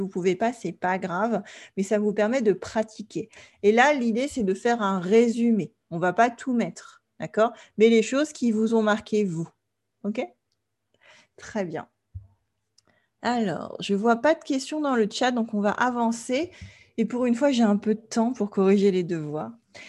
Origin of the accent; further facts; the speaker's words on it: France; moi, en tant que Française, je vais dire